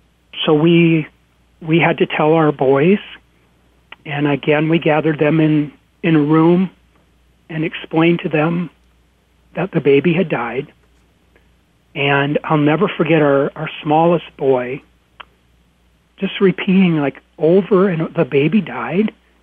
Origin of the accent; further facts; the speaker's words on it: Waverly, Iowa, United States; we buried that baby in my hometown, Waverly, Iowa, where I used to work in the cemetery. I dug graves in high school and college